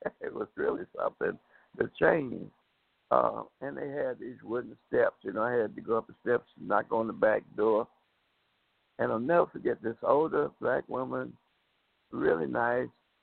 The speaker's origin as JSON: {"language": "English", "town": "Tuskegee", "region": "Alabama", "country": "United States", "tie": "born or raised there", "said": "I was born and raised around Alabama in the little town called Tuskegee."}